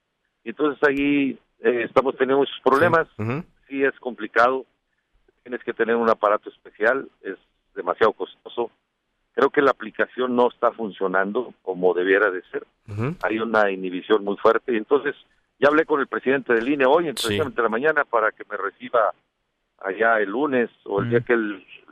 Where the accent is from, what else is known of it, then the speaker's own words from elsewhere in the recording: Pablillo, Nuevo León, Mexico; Yo nací ahí en Pablillo.